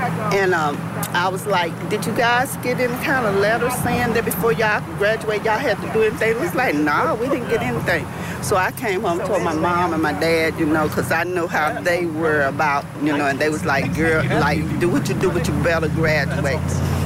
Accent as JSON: {"language": "English", "region": "Texas", "country": "United States", "tie": "born or raised there", "said": "which we were raised in East Texas in a small rural area"}